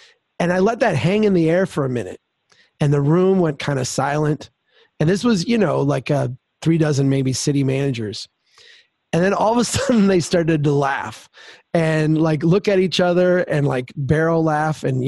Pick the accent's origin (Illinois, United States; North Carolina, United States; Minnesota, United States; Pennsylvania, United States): Minnesota, United States; So I'm a Minnesotan, and, you know, there's a little bit of a cultural gap there.